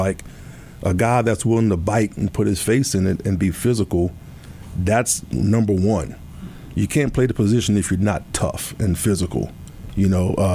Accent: Louisiana, United States; I'm from South Louisiana, so we kind of laid back. We have a good time, right?

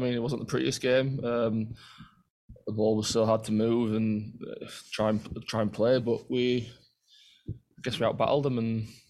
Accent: England, United Kingdom; now in United States; I think everyone knows us as English people, we're quite lazy, aren't we?

